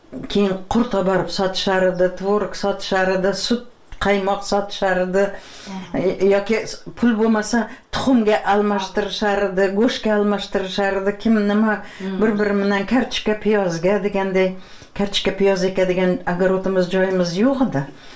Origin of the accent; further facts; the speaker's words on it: Piskent, Tashkent Region, Uzbekistan; Men shu yerda tug'ilganman-da. Eshik deraza bo'lmagan. Piskentda, ha, garnak degan yer bor edi, leshoz degan.